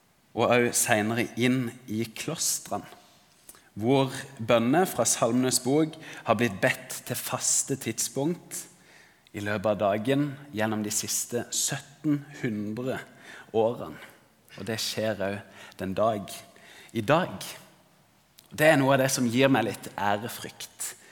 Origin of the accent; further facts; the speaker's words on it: Agder, Norway; Det ligger i hvert fall som sørlending, at det begynner å nærme seg vår.